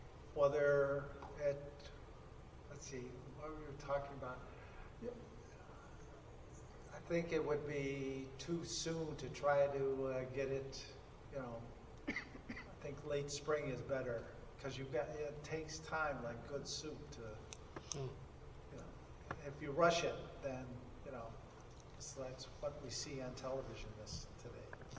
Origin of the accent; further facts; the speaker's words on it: Oswego, New York, United States; I grew up, we grew up on Lake Ontario in Oswego, New York.